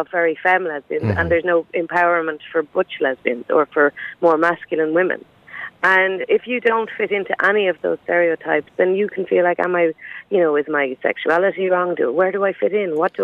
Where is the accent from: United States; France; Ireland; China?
Ireland; Dublin, Leinster; I'm from Dublin